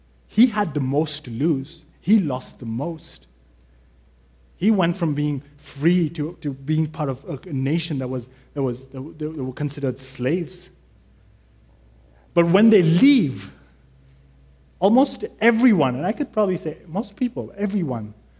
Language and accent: English; India; You know, I'm from India. I like saying that every time I preach. And growing up in India